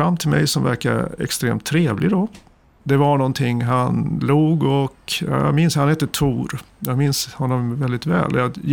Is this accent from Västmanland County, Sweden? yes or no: yes; Västerås, Västmanland County, Sweden; Hade det varit hemma i Västerås